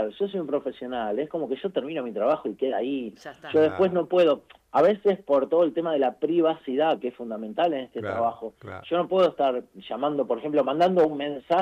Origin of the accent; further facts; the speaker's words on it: Buenos Aires, Argentina; Nosotros somos de Buenos Aires, fuimos a hacer un trabajo a Mendoza